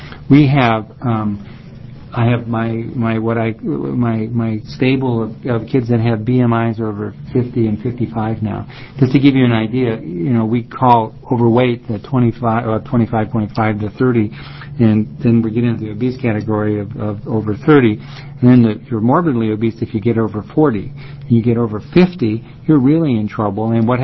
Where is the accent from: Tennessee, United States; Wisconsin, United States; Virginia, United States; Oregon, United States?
Oregon, United States; Salem; I'm a pediatrician from Salem, and I represent the Oregon Medical Association and the Oregon Pediatric Society.